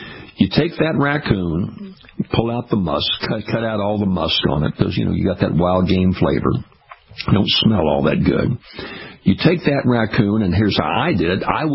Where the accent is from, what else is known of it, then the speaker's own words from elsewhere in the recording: Ferriday, Louisiana, United States; I'm one of the lesser knowns from Faraday. But I was living up